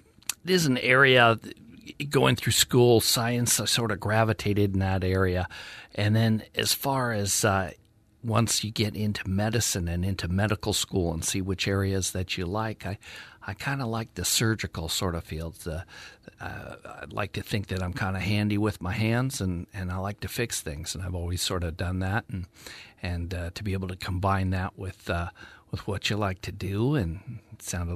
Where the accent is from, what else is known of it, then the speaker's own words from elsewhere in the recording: Washington, United States; Well, I wish I had a more exotic story, but I actually hail from Washington State, so not too far away.